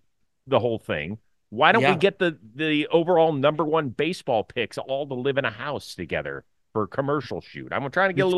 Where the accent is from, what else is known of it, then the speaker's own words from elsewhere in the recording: Ohio, United States; I'm from Ohio. We are not the greatest athletic state ever.